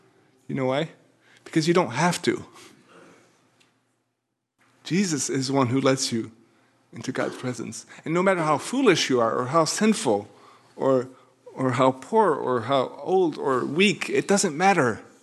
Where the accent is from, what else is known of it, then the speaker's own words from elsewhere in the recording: France; I come from France. The big tradition in France for Christmas is to have a nativity scene.